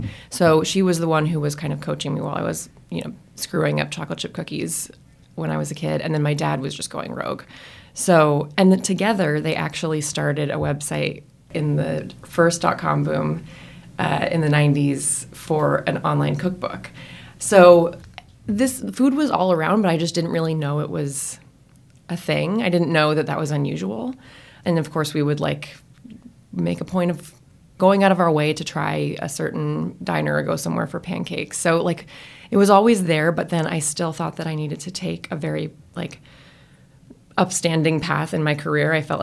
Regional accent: California, United States; I grew up in Northern California.

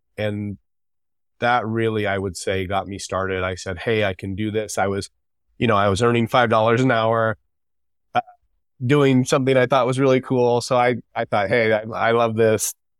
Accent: Tempe, Arizona, United States; I grew up outside of Phoenix in a town called Tempe. It's a college town.

